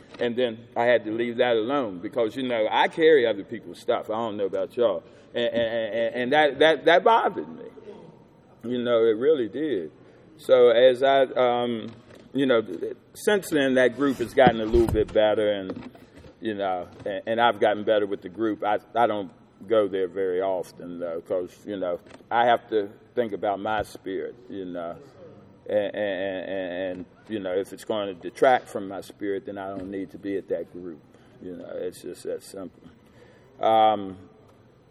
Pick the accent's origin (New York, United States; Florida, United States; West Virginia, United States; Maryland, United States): West Virginia, United States; Clarksburg; born there; also born or lived in Washington, D.C.; I was born in Clarksburg, West Virginia. My mother lived in Northeast D.C. I was moved back and forth, you know, and I was real confused.